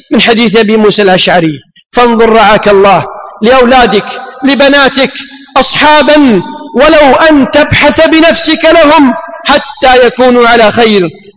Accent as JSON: {"language": "Arabic", "country": "Kuwait", "said": "يقصد بعض أهل الفساد بلدتنا وأهلنا في الكويت الحبيبة"}